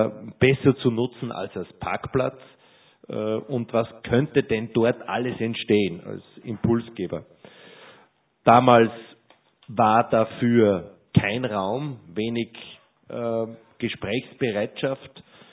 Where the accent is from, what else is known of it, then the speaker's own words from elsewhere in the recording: St. Wolfgang, Upper Austria, Austria; now in Linz, Austria; ich wohne erst seit 20 Jahren in dieser Stadt. Linz ist meine neue Heimat geworden. Aber ich komme aus einem Bereich, wo man mit dem Wasser ganz anders umgeht, nämlich aus dem Salzkammergut, aus St. Wolfgang genauer gesagt.